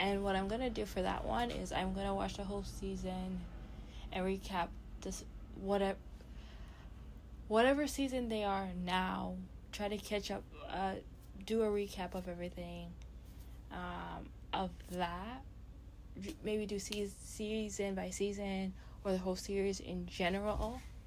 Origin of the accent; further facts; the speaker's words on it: Canada; because I'm Canadian. My Canada Day was Wednesday